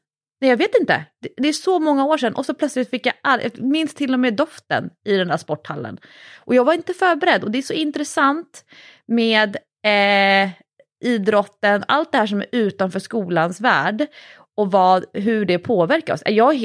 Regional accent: Fisksätra, Stockholm County, Sweden; Jag är ju uppvuxen på Solsidan, men jag är också uppvuxen i Fisksätra

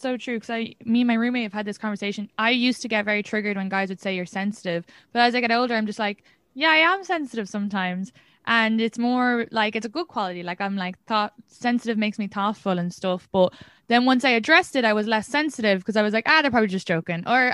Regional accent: Ireland; Like I'd be very independent. I came from Ireland. I can do everything by myself.

